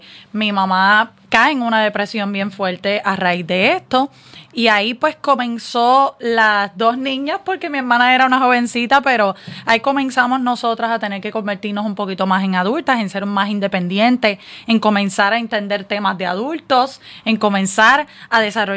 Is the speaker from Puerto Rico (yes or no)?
yes; Arecibo, Puerto Rico; yo nací en Arecibo, Puerto Rico, orgullosamente del campo. Mucha gente me ven, dicen que no lo parezco, pero yo soy jíbara de campo